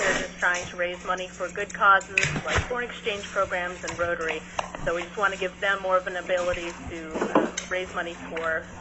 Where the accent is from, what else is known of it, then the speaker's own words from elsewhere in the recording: Ketchikan, Alaska, United States; Yeah, I'm from Ketchikan.